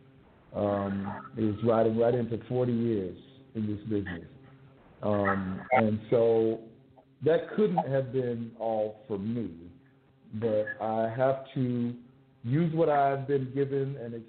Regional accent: Los Angeles, California, United States; I grew up in Los Angeles, y'all know

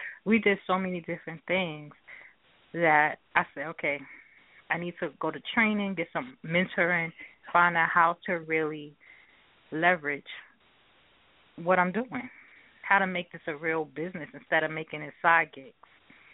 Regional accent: New York, United States; I'm from New York, and I'm mother of two daughters, Destiny and Diamond.

